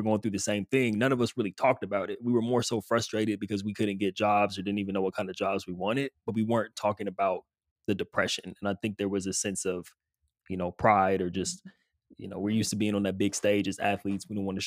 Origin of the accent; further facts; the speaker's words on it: West Coast, United States; growing up on the West Coast